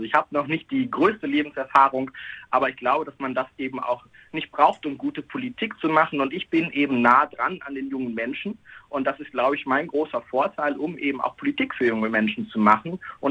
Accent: Heckinghausen, North Rhine-Westphalia, Germany; ich möchte meine Heimat irgendwie auch mitgestalten, meine Heimat Heckinghausen

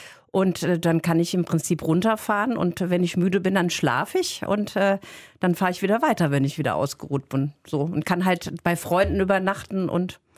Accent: Mainz, Rhineland-Palatinate, Germany; Ich habe aber selber auch in meiner Heimat Mainz habe ich auch ganz, ganz viele Friseure.

